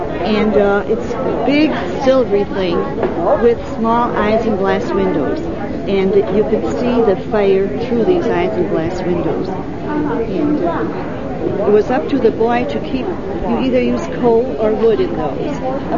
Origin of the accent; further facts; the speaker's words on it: Texas, United States; I hadn't lived up here very long. I'm originally from Texas.